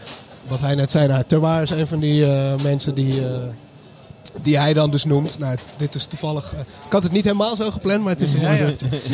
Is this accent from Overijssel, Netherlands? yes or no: no; Utrecht, Netherlands; also born or lived in Amsterdam; ik kom uit Utrecht, maar ik heb 10 jaar in Amsterdam gewoond